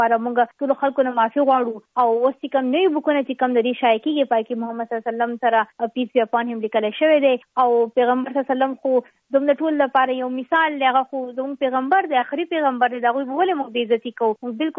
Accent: Khyber Pakhtunkhwa, Pakistan; زه په دې خبره باندې فخر کوم چې زه د سوات نه یم

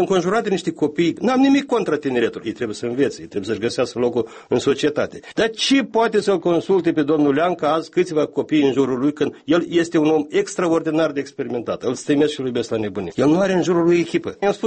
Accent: Bădragii Vechi, Edineț District, Moldova; satul meu, un sat de Răzești pe malul Prutului, Bădrage Vechi, Raionul Iedineț, un sat care practic rămâne fără populație.

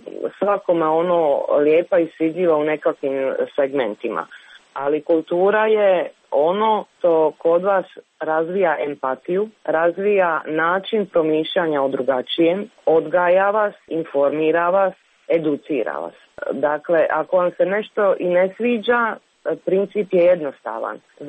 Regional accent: Bosnia & Herzegovina

